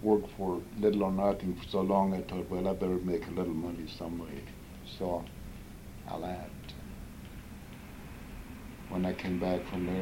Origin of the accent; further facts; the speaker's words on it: Idaho, United States; born there; I was born in Idaho, sure. But I hadn't lived in Lewiston more than about 2 weeks